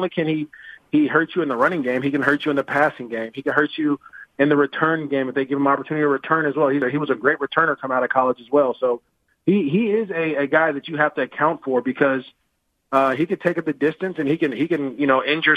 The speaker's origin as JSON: {"language": "English", "town": "Antioch", "region": "California", "country": "United States", "tie": "born or raised there", "said": "He grew up in a different area than I did. He grew up in Oakland. I grew up in Antioch."}